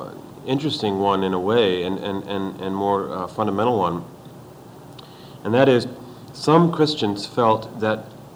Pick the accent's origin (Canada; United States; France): France; I was brought up in France.